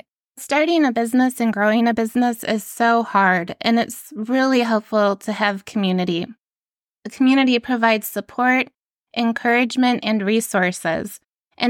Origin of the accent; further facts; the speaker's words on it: Michigan, United States; I'm from Michigan, so driving in the winter, unfortunately, sometimes your car can slide off the wintry road into a snowdrift.